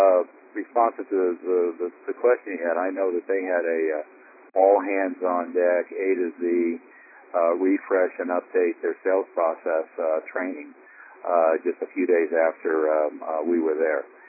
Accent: Denver, Colorado, United States; hey, I run martial arts schools. I'm from Denver. Saw a school here.

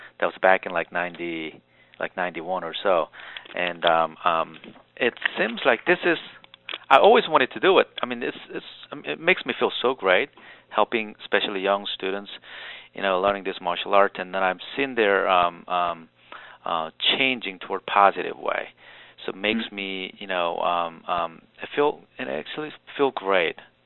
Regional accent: South Korea; English is a second language; moved away as an adult; And myself, actually I was born and raised in South Korea. I came here in 1990.

